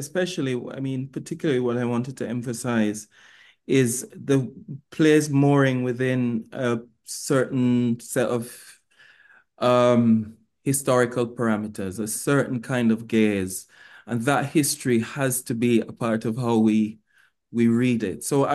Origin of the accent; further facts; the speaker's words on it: Jamaica; because of my history as a Jamaican.